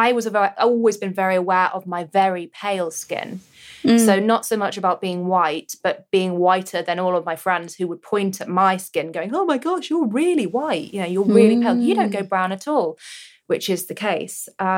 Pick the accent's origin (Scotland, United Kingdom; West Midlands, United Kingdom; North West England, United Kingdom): North West England, United Kingdom; I grew up in rural Cheshire. So very white, very white.